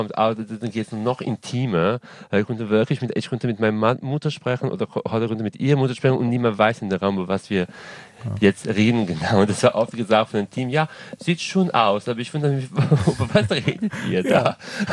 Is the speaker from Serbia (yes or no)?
yes; Serbia; first language Serbo-Croatian; German is a second language; ich komme ursprünglich aus Serbien, das heißt Serbo-Kroatisch